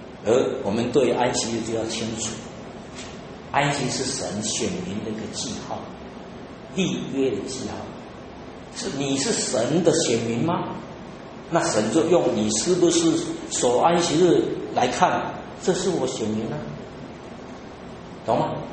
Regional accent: China; 但身为中国人很奇怪，中国人也有三大节期

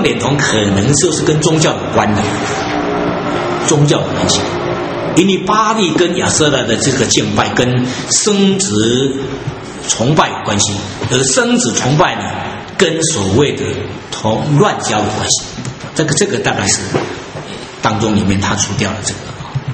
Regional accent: Taiwan; accent: Taiwanese; 我们台湾话很有趣啊

